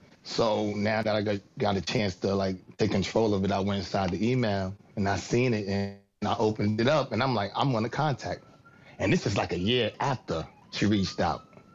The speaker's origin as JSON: {"language": "English", "town": "Brooklyn", "region": "New York", "country": "United States", "said": "I'm from New York. I'm from Brooklyn. So a lot of times it's like a lot of spiciness, a lot of rough."}